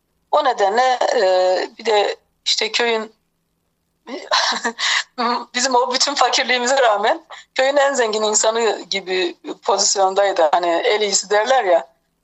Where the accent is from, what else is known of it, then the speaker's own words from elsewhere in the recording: Karadere, Malatya, Turkey; 1958'de Malatya'nın Hekimhan ilçesinin Karadere köyünde Toprak bir evde doğdum. İlçenin bir köyü yani Malatya'nın şimdi mahallesi oldu da o zaman 58'lerde ve daha sonraki 60'lı yıllara kadar 70'li yıllara kadar falan orası bir köydü.